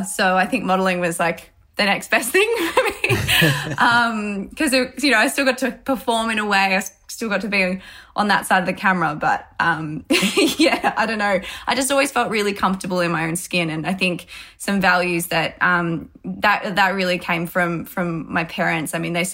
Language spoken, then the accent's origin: English; Melbourne, Victoria, Australia; I grew up here in Melbourne and I went to two public schools, both primary school and high school were both public schools. Didn't move around much. I lived in my family house for about 18 years of my life.